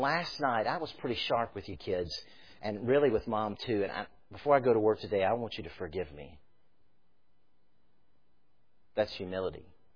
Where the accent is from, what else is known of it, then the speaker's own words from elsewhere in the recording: Florida, United States; I grew up in South Florida. I said this morning, one of the things about South Florida is the dirt in South Florida is so rich that it actually will burn.